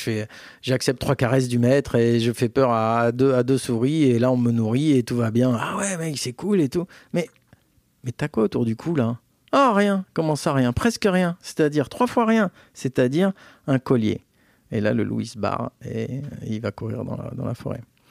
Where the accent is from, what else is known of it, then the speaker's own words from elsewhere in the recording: Rome, Lazio, Italy; French is a second language; now in Milan, Italy; Milan, même si je m'y éclate, c'est quand même une ville qui qui me fait honte parce que je suis de Rome, tu vois